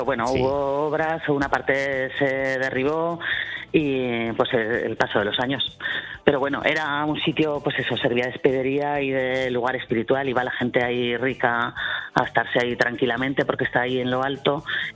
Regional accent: Leciñena, Aragon, Spain; Un pueblo muy pequeñico. Sí, Leciñena. Un pueblo muy pequeñico en la provincia de Zaragoza.

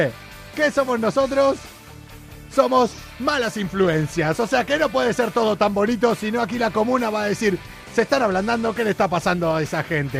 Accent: Argentina; vos ya trajiste unas buenas influencias anteriormente de Argentina, como somos todos los argentinos.

